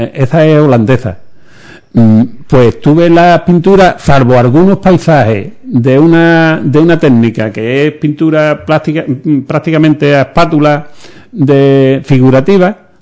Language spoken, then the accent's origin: Spanish; Ubrique, Andalusia, Spain; el desnudo, creo que es este de mi pueblo, ¿no?